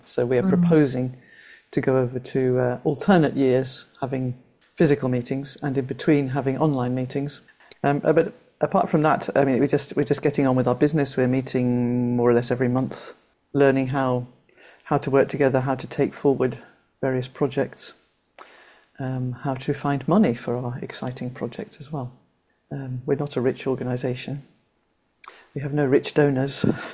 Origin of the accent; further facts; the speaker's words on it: United Kingdom; now in Sweden; although I'm British, I live in Sweden